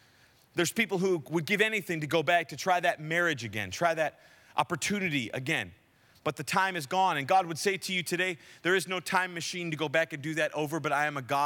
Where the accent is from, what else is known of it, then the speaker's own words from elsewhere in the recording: Canada; We're Canadian, so we're not that crazy.